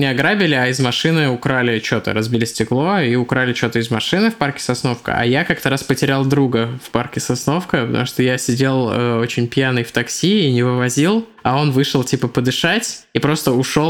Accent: Astrakhan, Astrakhan Oblast, Russia; Я из Астрахани. Засрахани. Пожалуй, самое точное определение города.

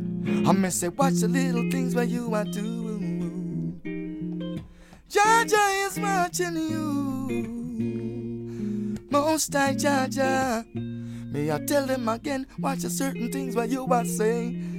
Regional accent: Kenya; I'm a Kenyan artist.

